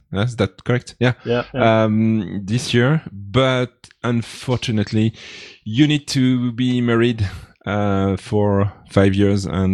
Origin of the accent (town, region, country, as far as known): France; English is a second language; moved away as an adult; now in Switzerland